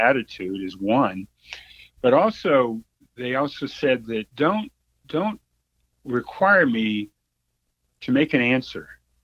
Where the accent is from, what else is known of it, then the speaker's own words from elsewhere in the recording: Florida, United States; also born or lived in Germany; he moved the family to South Florida. And so went to high school in South Florida, went to school at the University of Florida